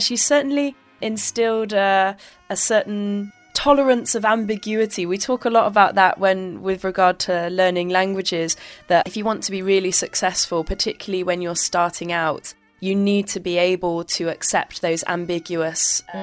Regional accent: Bristol, South West England, United Kingdom; also born or lived in Worcester; I moved to the Bristol area when I was fairly young as well. So I didn't really grow up in a multicultural environment. The villages that I lived in were mostly white British

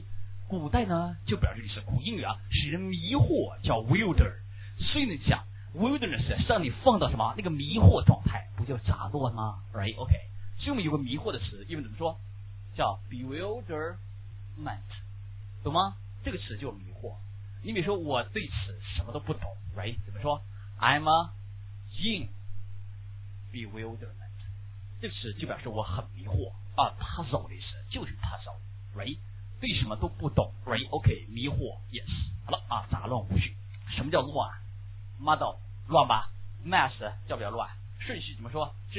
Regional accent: China; 我们中国人说挤怎么挤啊

